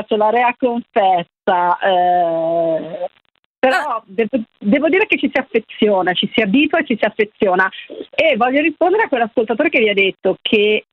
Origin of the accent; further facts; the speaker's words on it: Rome, Lazio, Italy; Io manco sapevo da romana di Radio Popolare